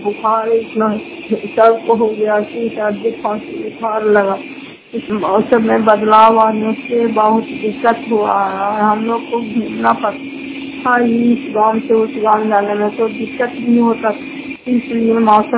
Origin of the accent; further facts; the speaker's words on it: Basepur, Bihar, India; घर बसेपुर जिला नालंदा करापुरा ब्लॉक की निवासी हूँ